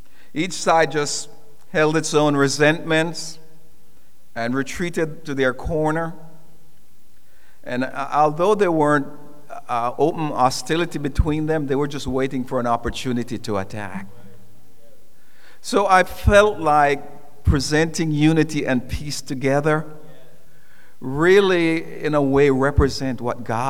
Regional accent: Jamaica; after he met me and knew that I'm from Jamaica, he was able to relax

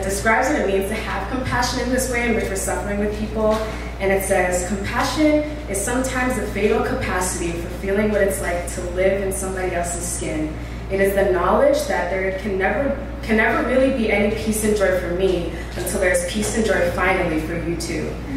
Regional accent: Long Island, New York, United States; I'm from Long Island. So I'm in school. I'm currently at Hunter College

